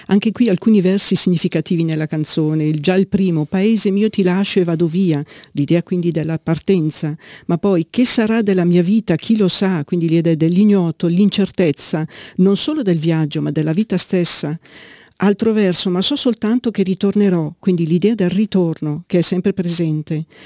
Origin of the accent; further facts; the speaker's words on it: Lombardy, Italy; in provincia di Bergamo, quindi un paesino della mia terra d'origine